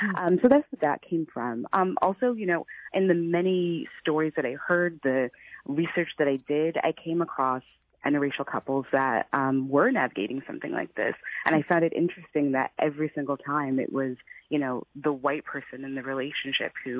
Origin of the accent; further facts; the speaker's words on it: St. Louis, Missouri, United States; I'm originally from St. Louis. I grew up there. I understand what it's like to be a black person in St. Louis.